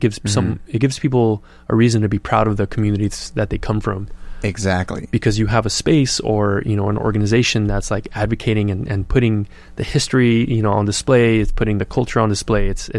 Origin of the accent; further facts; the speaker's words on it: Downey, California, United States; That's so funny, because that was my experience growing up in Downey. There was like a general sense of shame being from Downey.